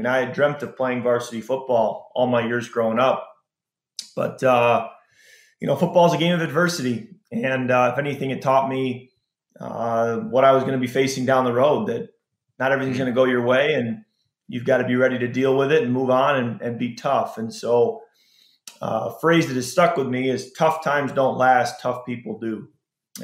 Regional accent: Illinois, United States; So I grew up in the Chicago suburbs, and the Chicago Bears were the team that we all followed.

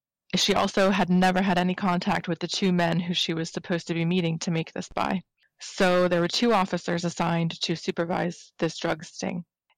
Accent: United States; now in London, United Kingdom; I am calling you from London. As you can tell from my accent, I'm American. I live over here now.

